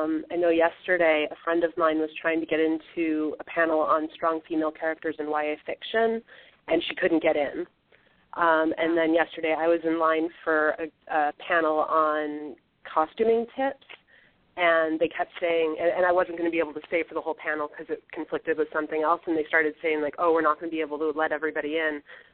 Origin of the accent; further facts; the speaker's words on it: New York City, New York, United States; I'm from New York City